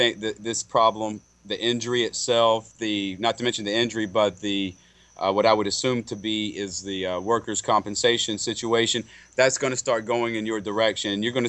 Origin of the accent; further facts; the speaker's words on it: North Carolina, United States; Now, I have a caller from my home state, the Tar Heel State of North Carolina.